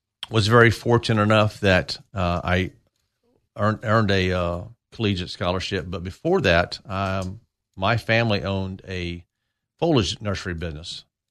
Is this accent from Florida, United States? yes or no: yes; Florida, United States; I was born and raised in Manatee County, played my high school sports at Palmetto High School.